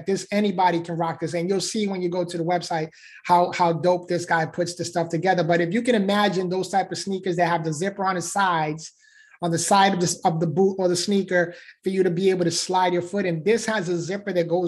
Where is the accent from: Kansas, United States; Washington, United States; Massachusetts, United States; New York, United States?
New York, United States; And I'm from the Bronx, New York